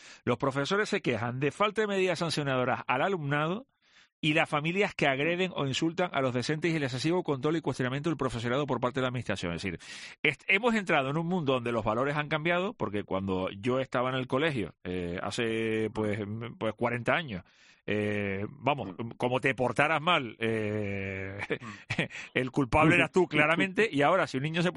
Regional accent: Canary Islands, Spain

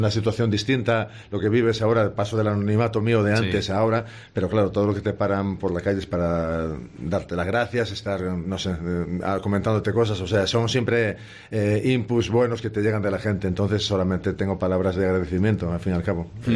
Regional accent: Tapia de Casariego, Asturias, Spain; Soy asturiano de Tapia y moriré siéndolo.

